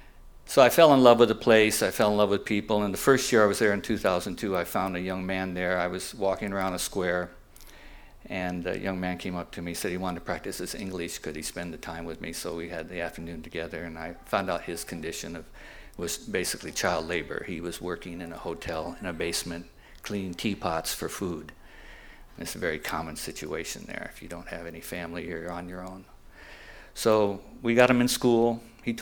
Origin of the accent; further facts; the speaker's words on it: Michigan, United States; now in San Diego, United States; I get bored, but I came here in 1977 from Michigan, San Diego